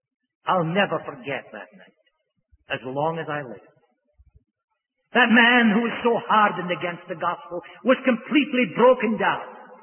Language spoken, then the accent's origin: English; Aberdeen, Scotland, United Kingdom; She said, "What part of Scotland are you from?" I said, "I'm from Aberdeen."